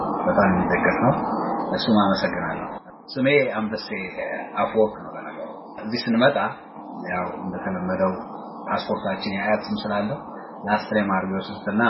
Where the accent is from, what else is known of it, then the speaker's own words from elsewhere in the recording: Addis Ababa, Ethiopia; moved away as an adult; ከዛ በፊት ቶልጂ ያደኩት አዲስ አበባ ኢትዮጵያ ውስጥ ነው። እዛ የተማርኩትም መደበኛ ትምህርት መቼም ትምህርት አያልቅም፣ ግን መደበኛው ትምህርት የሃይስኩልም የኮሌጅ ዩኒቨርሲቲም አዲስ አበባ ዩኒቨርሲቲ ተማርኩት።